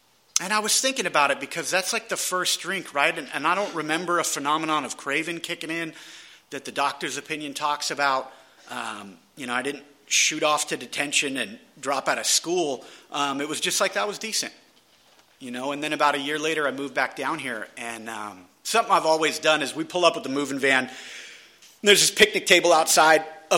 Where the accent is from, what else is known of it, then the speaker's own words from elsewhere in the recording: San Diego, California, United States; I grew up down in Ocean Beach on the seawall, you know, pounding 40s and hanging out with the skate kids